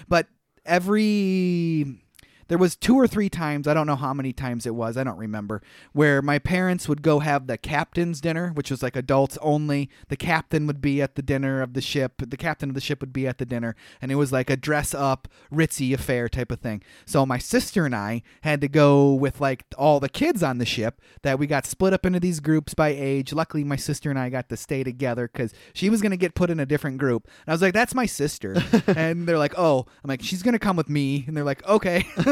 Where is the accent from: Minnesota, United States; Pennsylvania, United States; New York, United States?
Minnesota, United States; run into somebody else from Minnesota. And as soon as you do, they're like, "You're from Minnesota? I'm from Minnesota."